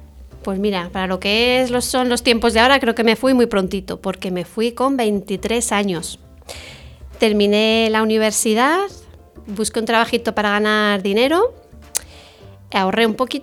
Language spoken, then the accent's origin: Spanish; Yecla, Region of Murcia, Spain; siempre luego nos íbamos a Yecla, que está en Murcia, que es mi pueblo.